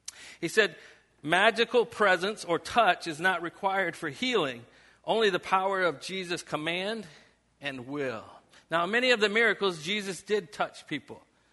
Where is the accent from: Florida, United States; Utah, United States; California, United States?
Utah, United States; Dugway Proving Grounds; born there; also born or lived in New Mexico / North Carolina / New York; my dad was in the Army. And so I was born in Dugway Proving Grounds, Utah. And I lived there for all of 7 days. And as soon as I was old enough to get on a plane, we flew to New Mexico